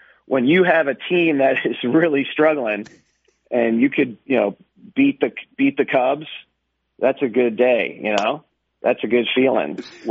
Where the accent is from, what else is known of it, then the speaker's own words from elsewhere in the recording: Chicago, Illinois, United States; I grew up in Beverly, Morgan Park, South Side.